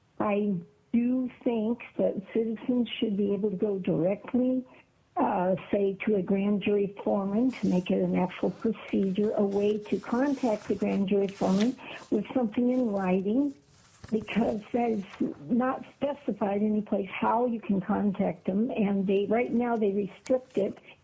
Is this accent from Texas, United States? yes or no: no; Anchor Point, Alaska, United States; I'm from Anchor Point. I'm a concerned citizen.